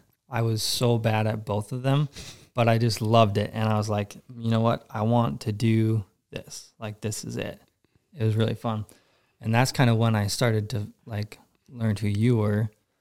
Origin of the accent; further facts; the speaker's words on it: Minnesota, United States; Anyway, born and raised in Minnesota.